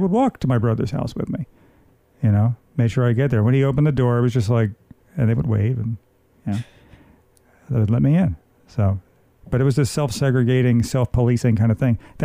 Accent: New Jersey, United States; where I grew up in New Jersey was very diverse in a lot of ways, but it was very segregated at the same time.

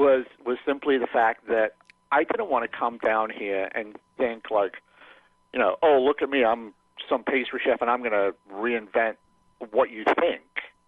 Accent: Nigeria; also born or lived in England / Detroit; now in New Orleans, United States; I was born and raised in West Africa, in Nigeria. Then I lived in England and basically traveled all over Europe. Then I moved to the States, to Detroit.

